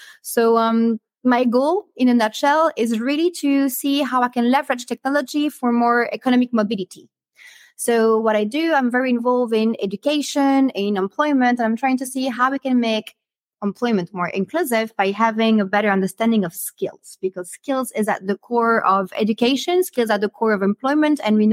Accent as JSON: {"language": "English", "town": "Brussels", "region": "Brussels-Capital Region", "country": "Belgium", "said": "I'm actually from Brussels myself, so this is home to me."}